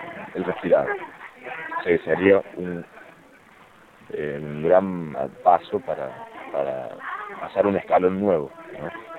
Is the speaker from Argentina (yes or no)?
yes; Córdoba, Argentina; nos conocimos en Córdoba, yo soy de Córdoba